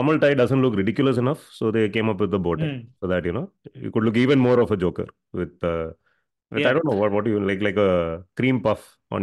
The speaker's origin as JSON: {"language": "English", "town": "Chennai", "region": "Tamil Nadu", "country": "India", "tie": "born or raised there", "said": "But me growing up in Chennai, I'm very thankful I do not have to wear a tie."}